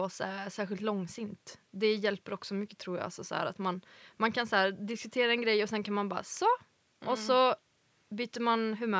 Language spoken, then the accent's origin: Swedish; Falköping, Västra Götaland County, Sweden; jag är från Falköping som ligger precis bredvid Skara. Och jag har faktiskt gått gymnasiet i Skara, musik- och produktionlinje.